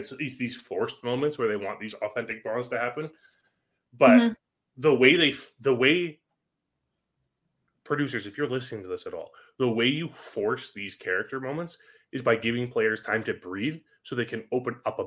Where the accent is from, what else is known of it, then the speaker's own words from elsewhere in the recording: Canada; I'm Canadian. I don't know Spanish.